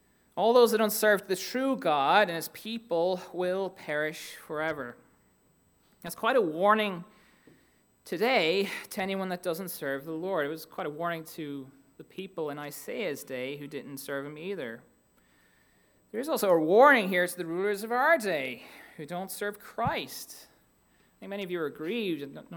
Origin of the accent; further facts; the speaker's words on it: Ireland; I'm Irish. Okay, in case you didn't catch that.